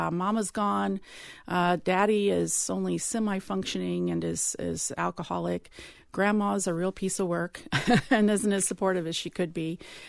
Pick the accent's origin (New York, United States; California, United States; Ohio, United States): Ohio, United States; Centerville; Yes, I grew up in Centerville.